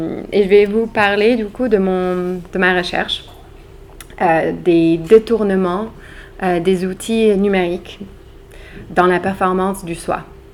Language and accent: French; United States; Donc, je suis américaine, je vivais à l'époque à New York